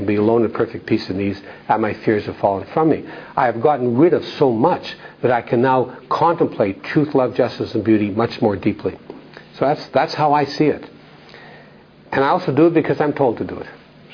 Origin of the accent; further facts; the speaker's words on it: Canada; now in Denmark; Growing up in Canada, not in Denmark, and I sometimes feel a little embarrassed talking about some things.